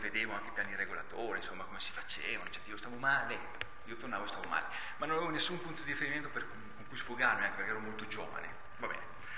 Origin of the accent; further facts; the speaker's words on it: Piedmont, Italy; Io sono piemontese, ma il vicino diciamo, è sul mio territorio, per cui ci chiamano piemontesi, piemontardi o lombardesi, perché non sanno come definirci. Adottato da Milano, l'università l'ho fatta a Milano